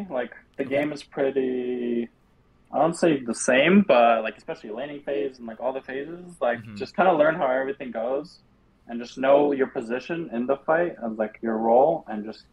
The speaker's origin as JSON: {"language": "English", "country": "Canada", "said": "Yeah, I'm the same as Canadian."}